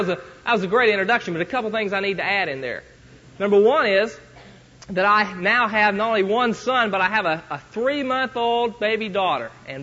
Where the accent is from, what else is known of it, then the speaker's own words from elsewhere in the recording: West Virginia, United States; But I just thought I'd better throw in that I was from West Virginia, Tal, if that's all right.